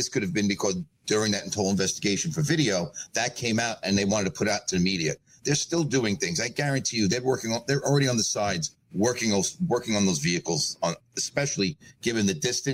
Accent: New York, United States; I'm from New York, and when I hear about street traffic and having that many cars go at that late at night, that really, of course, is going to ring that bell.

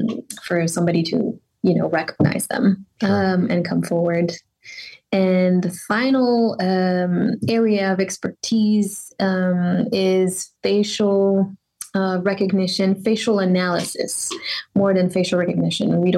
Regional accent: Paris, Île-de-France, France; English is a second language; I am from France. I was raised in France, in Paris.

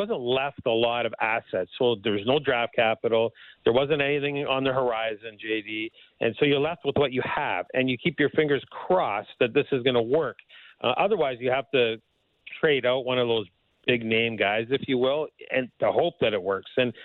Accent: Canada; I'm a homer. I'm a Canadian.

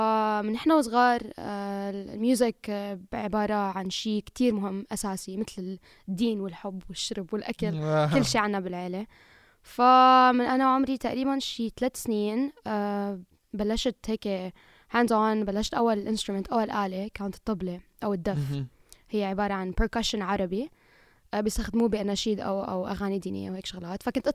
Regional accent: United Arab Emirates; بما أنه أنا ربيت بالإمارات فهاد شيء تعلمته

